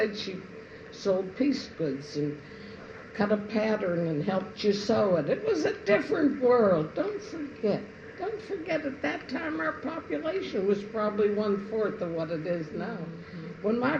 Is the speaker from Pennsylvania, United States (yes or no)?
yes; Sharpsburg, Pennsylvania, United States; I was born and raised in Sharpsburg.